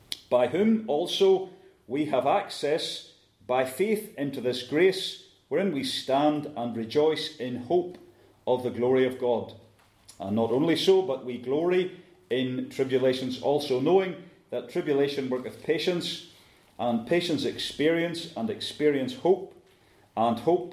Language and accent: English; Northern Ireland, United Kingdom; accent: Scottish; also born or lived in Scotland; I know some of you guys. I'm from Northern Ireland. I have a Scottish accent. I'm not sure why, but that's, you might think I'm from Scotland, but I'm not really. I'm from the north of Ireland. I spent some time in Scotland